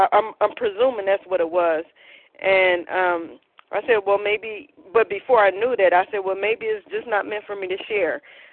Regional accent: Cleveland, Ohio, United States; I'm from Cleveland, and I'm real grateful to be here.

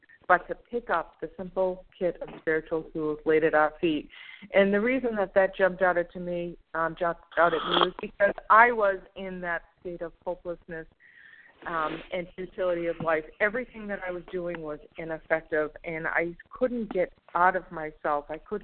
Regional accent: Massachusetts, United States; I'm from Massachusetts, recovered compulsive overeater, and grateful to be here.

